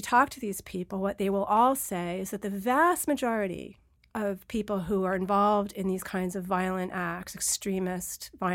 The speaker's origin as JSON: {"language": "English", "town": "New York City", "region": "New York", "country": "United States", "said": "look, you know, I'm a New Yorker. I lived through 9/11."}